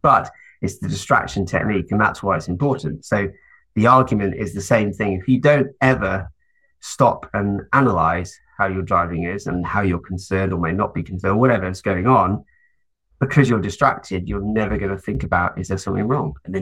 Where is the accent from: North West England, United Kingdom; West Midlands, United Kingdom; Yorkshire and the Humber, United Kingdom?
West Midlands, United Kingdom; Stoke-on-Trent; I grew up in Stoke-on-Trent